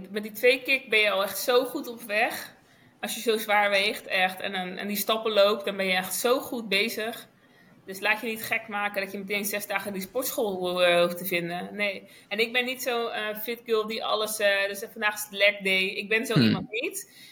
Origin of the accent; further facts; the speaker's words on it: Netherlands; Wij eten als Nederlanders heel veel brood, hè.